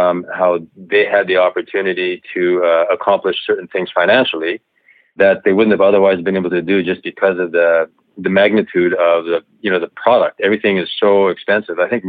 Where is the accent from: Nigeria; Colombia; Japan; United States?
Japan; boy from Saskatchewan that ended up in Japan, married my mother, who is Japanese. And so I grew up in Japan, going to Japanese school, raised in a small kind of a fishing village on the Japan seaside of Honshu, the main island.